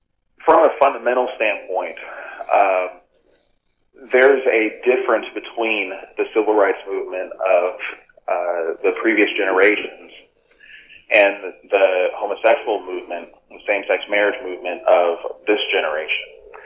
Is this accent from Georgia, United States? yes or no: no; Maryland, United States; which I'm from the Maryland area. My parents were born and raised in D.C., and I grew up in southern Maryland.